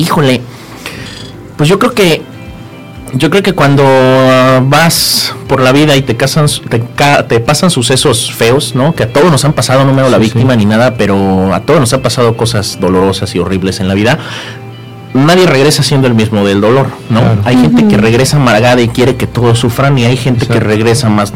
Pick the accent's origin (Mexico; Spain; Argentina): Mexico; Tetecala, Morelos; Yo, como soy de Tetecala, Morelos, pues es un pueblo.